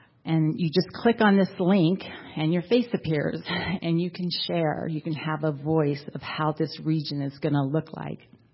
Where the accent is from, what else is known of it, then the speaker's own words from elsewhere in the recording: Colorado, United States; I'm from Northern Colorado, so we have our own intergroup.